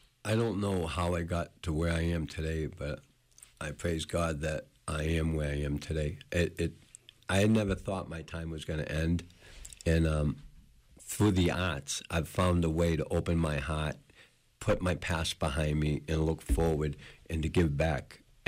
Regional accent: Boston, Massachusetts, United States; now in Waldo County, United States; And I'm from the city. I'm from Boston, and I came here and I got in trouble and I changed my life.

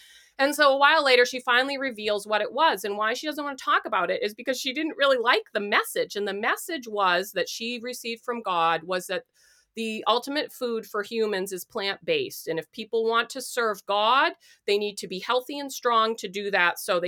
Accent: Maine, United States; I grew up in Maine and nobody in any history class ever said, "Oh, and by the way, Ellen G. White."

